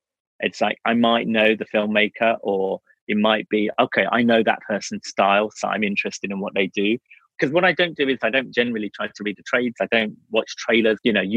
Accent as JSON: {"language": "English", "region": "England", "country": "United Kingdom", "tie": "born or raised there", "said": "at the time, growing up in England, it was possible to study and I could get a grant to go to college or university."}